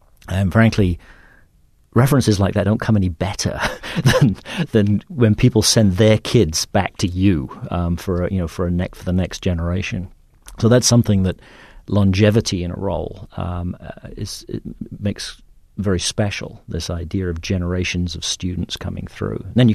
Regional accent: England, United Kingdom; now in United States; It's hard to say. I mean, we do go back from time to t

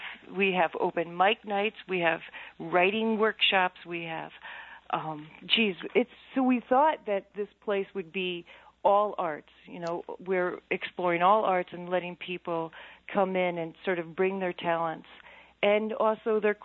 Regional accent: Maquoketa, Iowa, United States; I really saw that was what I didn't have when I was growing up in Maquoketa, that you could actually grow up and be an artist.

